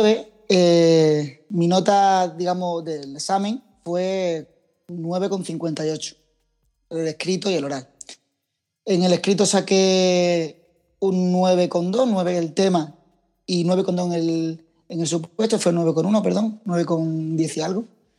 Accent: Málaga, Andalusia, Spain; yo soy de Málaga, pero sabía que tenía que salir fuera

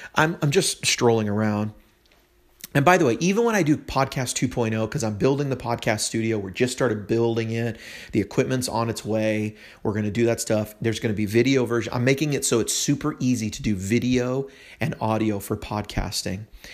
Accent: California, United States; I'm from California originally, so we had reservoirs.

